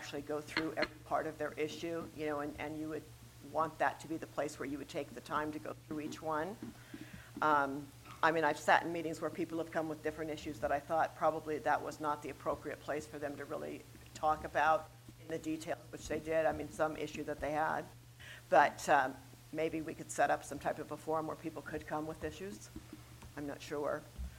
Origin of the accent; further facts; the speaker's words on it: Ridgefield, United States; I was born and raised in Ridgefield. Our farm was over next to Jones Farm. So it was Richards Bean Farm